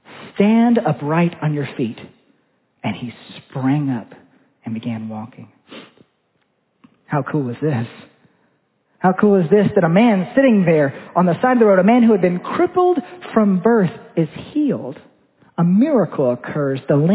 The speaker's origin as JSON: {"language": "English", "town": "Hendersonville", "region": "Tennessee", "country": "United States", "also_born_or_lived": "Madison, Tennessee", "said": "I tell people I'm from Nashville. I'm really from Hendersonville, Tennessee, but really I was born in Madison, Tennessee."}